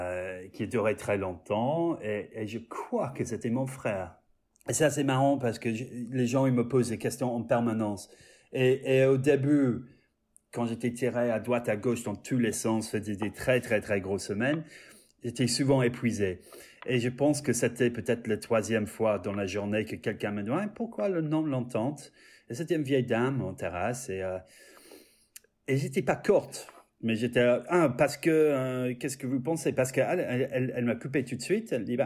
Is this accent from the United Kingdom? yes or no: yes; London, United Kingdom; Moi, j'ai grandi à Fulham. On avait au moins 5 ou 6 ou 7 familles françaises dans la rue quand j'étais en train d'agrandir à Londres.